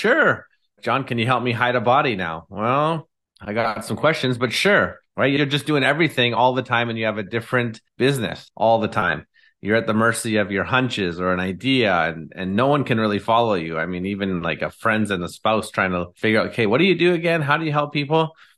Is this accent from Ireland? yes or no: no; Abbotsford, British Columbia, Canada; Yeah, I'm from Abbotsford, British Columbia, over here on Canada's beautiful West Coast.